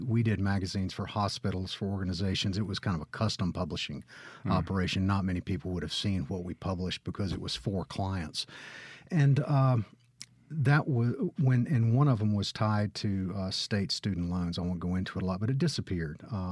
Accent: Gulfport, Mississippi, United States; also born or lived in Oxford; I grew up in Gulfport and Oxford. I was born in Gulfport.

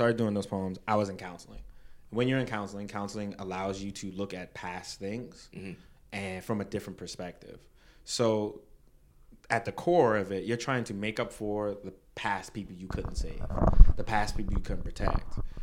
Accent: Brooklyn, New York, United States; I grew up in Brooklyn, in Canarsie, right around there. My parents are Caribbean, just like their parents are Caribbean.

